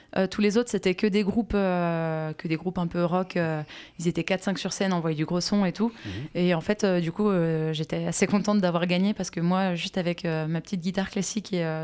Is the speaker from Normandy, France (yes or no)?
yes; Rouen, Normandy, France; moi je viens de Rouen. Je fais de la chanson française maintenant j'habite plus à Rouen, mais mon projet continue à Rouen.